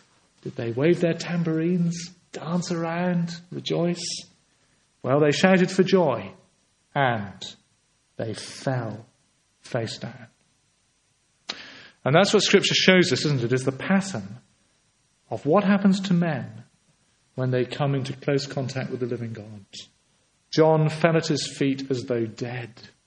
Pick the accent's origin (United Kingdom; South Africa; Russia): United Kingdom; England; being a British citizen, even being an Englishman, am I allowed to say that here without getting attacked, rests lightly on my shoulders.